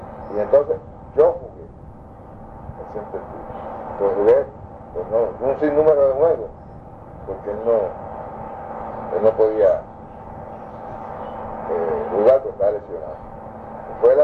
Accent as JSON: {"language": "Spanish", "country": "Puerto Rico", "said": "Una pequeña isla de 100 millas por 35 millas. Tan pequeña es que muchos americanos la conocen, que somos colonia de Estados Unidos."}